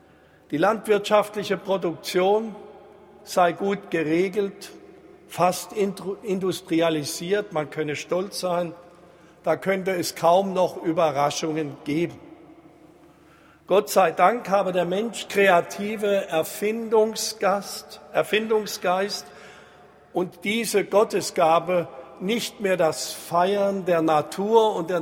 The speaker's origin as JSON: {"language": "German", "town": "Darmstadt", "region": "Hesse", "country": "Germany", "tie": "born or raised there", "said": "1968, vor 51 Jahren, wurde ich in meiner Heimatstadt Darmstadt konfirmiert."}